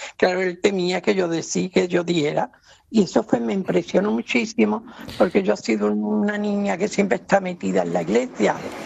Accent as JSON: {"language": "Spanish", "town": "Arcos de la Frontera", "region": "Andalusia", "country": "Spain", "tie": "born or raised there", "said": "Resulta que cuatro sacerdotes de aquí de Arco de la Frontera, que es mi pueblo natal, yo salía en una cofradía, salía yo de las Tres Caídas de aquí"}